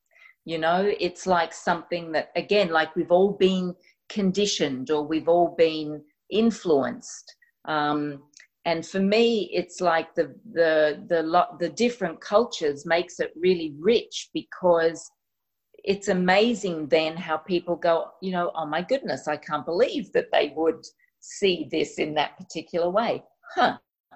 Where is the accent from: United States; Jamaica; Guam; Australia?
Australia; accent: Australian; Because my accent, even the Aussie accent, can be a bit challenging for people.